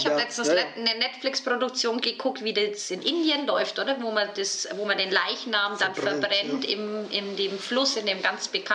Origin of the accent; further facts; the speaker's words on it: Bavaria, Germany; also ich komme ja aus Bayern, da habe ich auch sehr viele Beerdigungen bedient, also in der Wirtschaft oder im Dorf, wo ich gearbeitet habe.